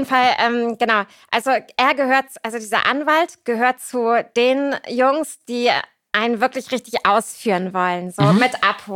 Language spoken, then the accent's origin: German; Germany